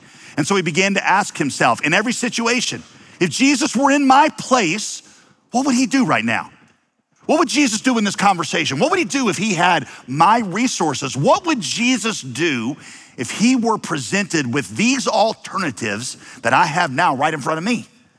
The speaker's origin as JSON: {"language": "English", "town": "Wheeling", "region": "West Virginia", "country": "United States", "lives_now": "Yadkinville, United States", "said": "I'm from Wheeling, West Virginia, and she is from Andalusia, Alabama. Can anything good come out of Wheeling, West Virginia or Andalusia, Alabama?"}